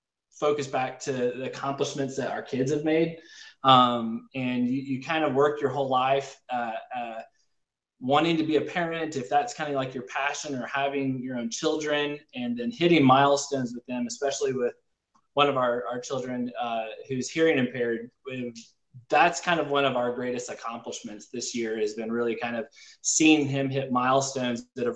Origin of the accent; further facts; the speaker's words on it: Dallas, Texas, United States; And I'm originally from Dallas, Texas. So shout out Dallas, Texas